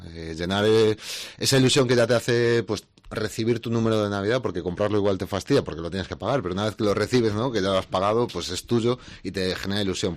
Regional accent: Galicia, Spain; Y como buenos gallegos nos gusta pues poner algún tipo de detalle.

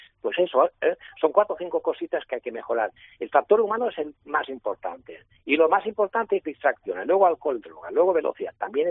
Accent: Manacor, Balearic Islands, Spain; porque soy de Manacor.

